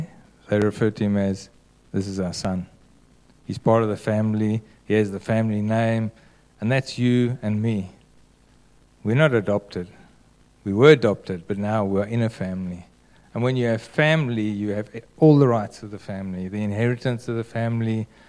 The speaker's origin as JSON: {"language": "English", "town": "Durbanville", "region": "Western Cape", "country": "South Africa", "tie": "born or raised there", "said": "So I grew up in Durbanville."}